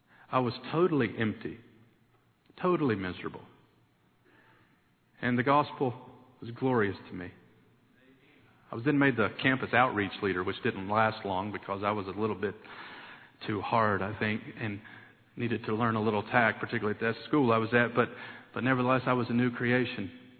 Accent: Kentucky, United States; also born or lived in Detroit, Michigan; I was born in Detroit, Michigan, grew up in Kentucky, went to college on a baseball scholarship

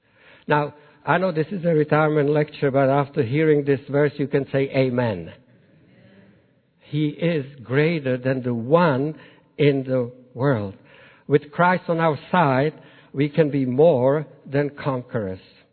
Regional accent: Czechia; accent: Czech; English is a second language; I asked the students, about 600 of them in a big hall, whether they detected my accent. Well, sure enough, they did. So I said, well, can I tell you something in Czech so that you would see what kind of difference it is to speak Czech or to speak English?

